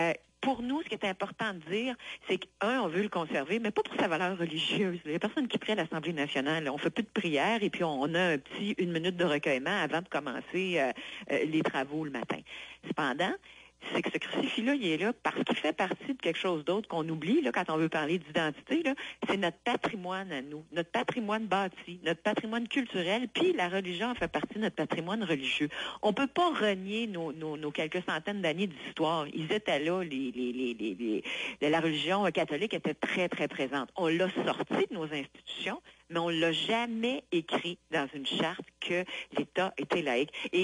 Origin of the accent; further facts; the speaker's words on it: Quebec, Canada; on est tous des Québécois, là, entre vous et moi